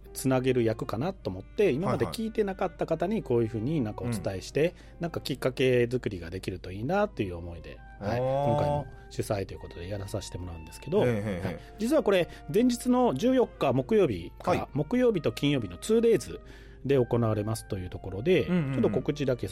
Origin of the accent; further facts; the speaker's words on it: Tarami, Nagasaki, Japan; まあ、私の生まれ育ったふるさとなんですけども、